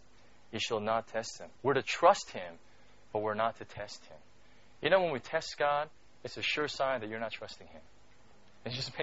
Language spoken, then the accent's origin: English; United States; you know, like I grew up in the States, and so, you know, I grew up watching sports